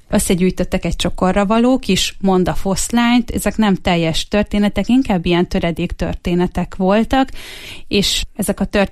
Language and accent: Hungarian; Hungary; ilyen betelepülők vagyunk, de itt nőttem fel, tehát hogy én igazából a Bükk lábánál nőttem fel